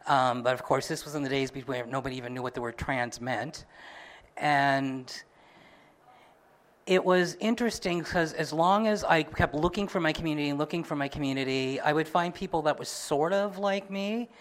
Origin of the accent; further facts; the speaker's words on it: Nova Scotia, Canada; also born or lived in Toronto; For me, I am originally from Nova Scotia. I have moved away for a long time, and when I came back, I was amazed that the queer community here wasn't what I left behind in Toronto.